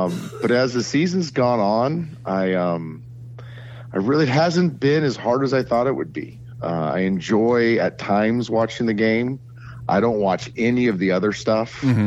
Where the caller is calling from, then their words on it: Austin, Texas, United States